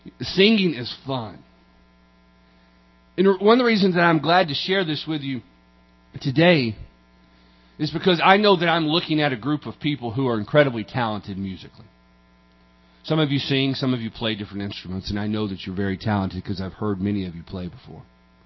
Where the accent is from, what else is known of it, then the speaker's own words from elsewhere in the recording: Tennessee, United States; I grew up in a, and I have to tell you, a great home. I'm from Tennessee.